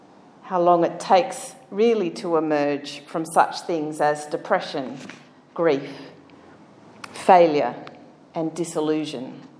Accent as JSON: {"language": "English", "town": "Canberra", "region": "Australian Capital Territory", "country": "Australia", "tie": "born or raised there", "said": "And growing up in Canberra and living here, as you will know, spring was always a big deal."}